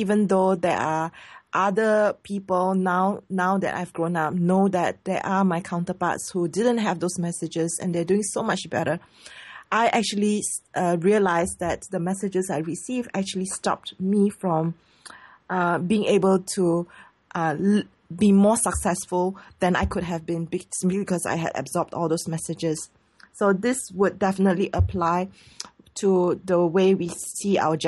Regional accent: Singapore; I'm Singaporean Chinese, so being Asian

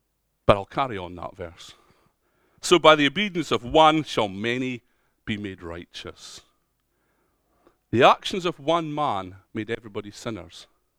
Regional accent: Scotland, United Kingdom; I was born in Scotland. I've got a Scottish dad. I'm Scottish.

